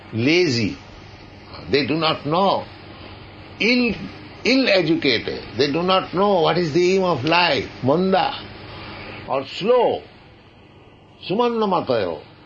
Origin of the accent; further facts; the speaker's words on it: India; English is a second language; I came from India.